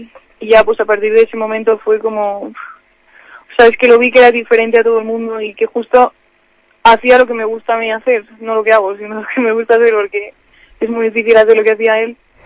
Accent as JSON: {"language": "Spanish", "town": "León", "region": "Castile and León", "country": "Spain", "said": "yo soy de León y he ido bastantes veces cuando era pequeña a ver partidos allí a Salamanca"}